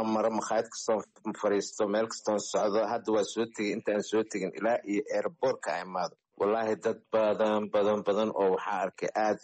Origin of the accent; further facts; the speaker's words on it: Mogadishu, Banaadir, Somalia; born or raised there